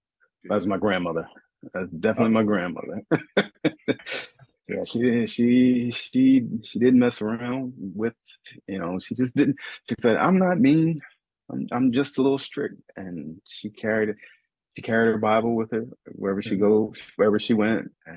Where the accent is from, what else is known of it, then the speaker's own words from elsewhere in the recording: Wampum, Pennsylvania, United States; so I told him, "Forget it. I want to recognize my hometown." And so Wampum